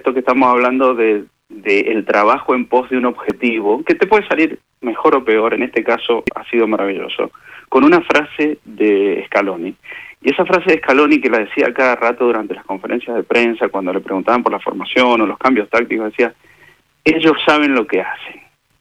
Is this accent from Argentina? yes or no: yes; Argentina; nosotros somos argentinos, tenemos esa pasión.